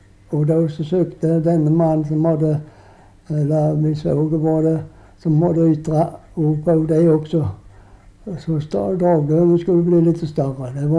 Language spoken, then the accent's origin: Swedish; Kuggeboda, Blekinge, Sweden; Ja, jag kommer ifrån Kuggeboda.